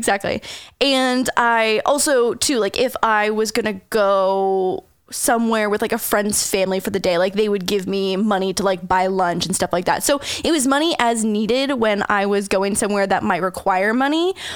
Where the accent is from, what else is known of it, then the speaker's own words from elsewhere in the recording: St. Catharines, Ontario, Canada; for anyone that's listening who happens to live in St. Catharines, Ontario, Canada, it was in Port Dalhousie, which is like this tiny, cute little touristy town.